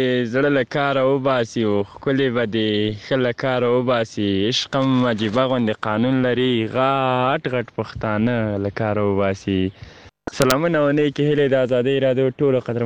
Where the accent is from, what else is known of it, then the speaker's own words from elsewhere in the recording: Deh Sabz, Kabul, Afghanistan; د کابل ولایت د دی سبز ولسوالۍ نه